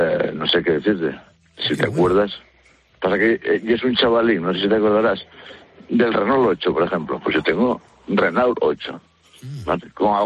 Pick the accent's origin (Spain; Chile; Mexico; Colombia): Spain; Cacabelos, Castile and León; Pero bueno, del Bierzo, de un pueblo que se llama Cacabelos.